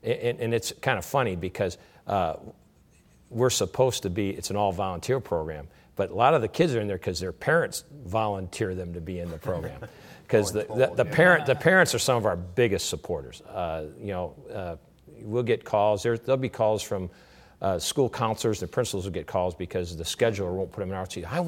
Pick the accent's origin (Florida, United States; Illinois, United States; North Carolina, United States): Illinois, United States; Rockford; I grew up in Rockford, Illinois, about an hour northwest of here.